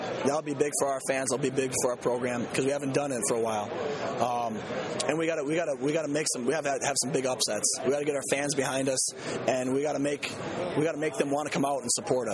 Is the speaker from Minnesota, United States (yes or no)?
yes; Minnesota, United States; Well, I grew up in Minnesota, and I grew up watching the Iowa-Wisconsin games